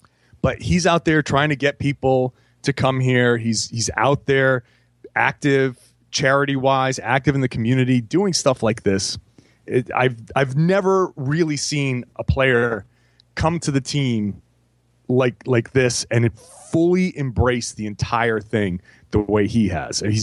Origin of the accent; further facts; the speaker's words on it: Pawtucket, Rhode Island, United States; The closest I ever got was because I grew up in Pawtucket, Rhode Island, and we had the Pawtucket Red Sox.